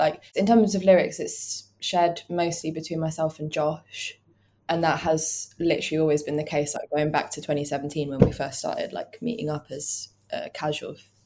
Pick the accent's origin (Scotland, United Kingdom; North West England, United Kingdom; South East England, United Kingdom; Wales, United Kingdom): South East England, United Kingdom; Aylesbury; I'm not from Aylesbury anymore. They proudly have